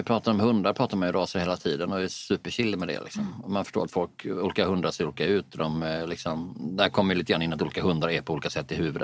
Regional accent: Sweden; Jag är ju svensk först och främst.

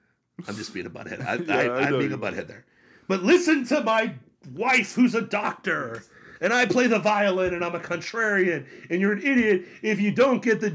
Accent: Ohio, United States; I'm a jackass from Ohio

